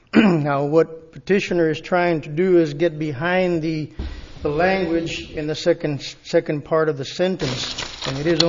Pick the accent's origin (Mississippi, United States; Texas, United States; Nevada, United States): Texas, United States; Edinburg; I am from Edinburgh, Texas.